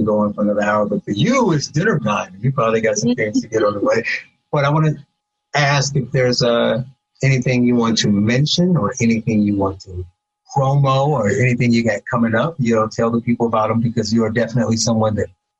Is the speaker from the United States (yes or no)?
yes; United States; It's just a connection there, but I still feel I'm American, right?